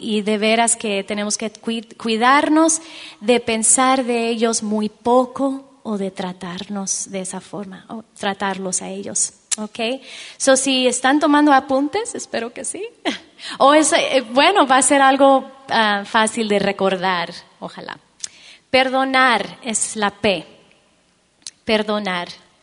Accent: Peru; born there; Soy hija de padres americanos, así que sí, soy gringa. No me echen tomates, por favor, no. Sí, entonces, pero nacida en Perú, mi amada Perú. Pero vivimos ahí poco tiempo, regresamos a este país

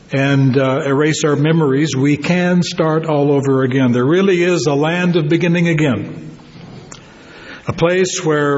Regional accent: California, United States; also born or lived in Oklahoma; It's certainly not California, though I was born in Oklahoma. I grew up in California.

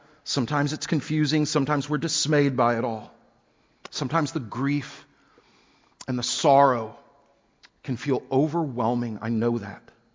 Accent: Texas, United States; I grew up on the Gulf Coast in Texas, and you know, we were just used to hurricanes

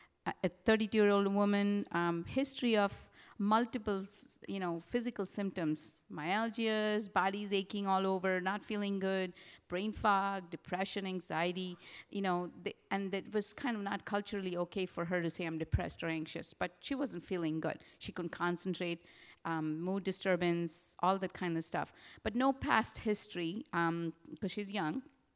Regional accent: India; I had heard of Ayurveda because I'm from India

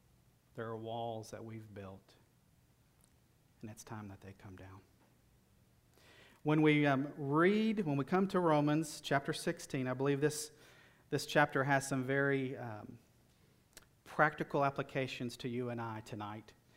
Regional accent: Alabama, United States; These events actually happened in my home state of Alabama.

